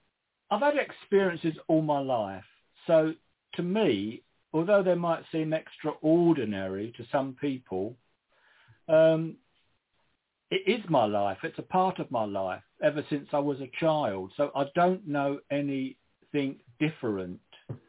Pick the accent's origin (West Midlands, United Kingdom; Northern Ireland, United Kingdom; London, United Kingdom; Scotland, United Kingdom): London, United Kingdom; Stratford; accent: Cockney; moved away; I was born in the East End of London, in Stratford. So I'm a Cockney, as some of you may notice in my accent, which is never gone, even though I left there a long while ago. Well, we lived in a very small terraced house